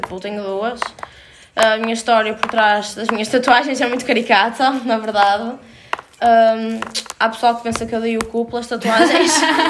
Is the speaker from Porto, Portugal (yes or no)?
yes; Porto, Portugal; Eu tenho 18 anos. E sou do Porto, obviamente.